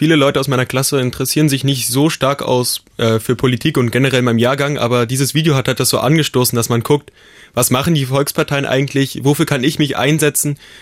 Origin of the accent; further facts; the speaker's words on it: Brandenburg an der Havel, Brandenburg, Germany; ich bin aus Brandenburg an der Havel. Mhm. Das ist hier um die Ecke. Ja, ich bin 15 und gehe in die 9. Klasse